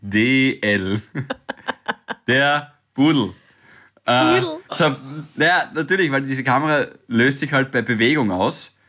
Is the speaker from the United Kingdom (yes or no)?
no; Styria, Austria; natürlich als Steirer mit Kernöl und so weiter